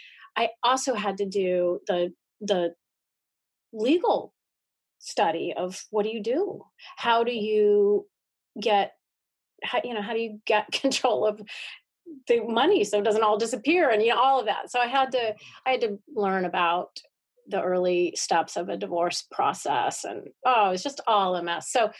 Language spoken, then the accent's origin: English; Havre, Montana, United States; Right, but in the center of the state, below the Canadian border, in the plains, Farmville.